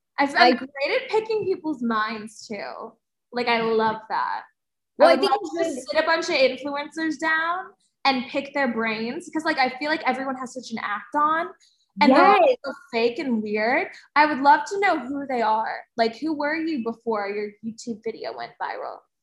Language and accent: English; New Jersey, United States; Because I'm from New Jersey and I'm ratchet.